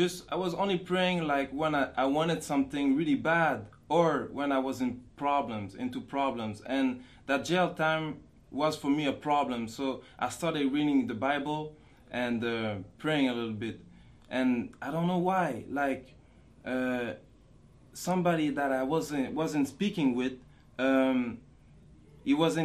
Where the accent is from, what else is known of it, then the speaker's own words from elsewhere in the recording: Montreal, Quebec, Canada; father is from Haiti, and my mother is from Switzerland, and I'm Muslim 2 years now. I was born in Montreal, and I grew up in Montreal.